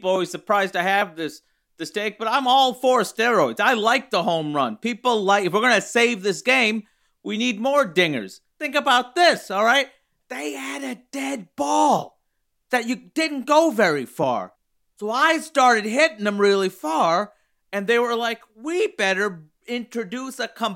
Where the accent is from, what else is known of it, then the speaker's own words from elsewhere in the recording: Pigtown, Maryland, United States; I was raised in Pigtown, of course. I didn't think I'd leave Pigtown.